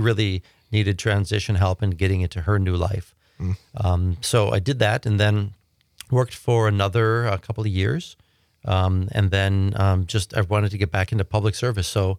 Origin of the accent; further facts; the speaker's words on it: Wausau, Wisconsin, United States; now in Appleton, United States; So growing up in Wausau, I was getting to be a little bit more diverse with the Hmong moving in.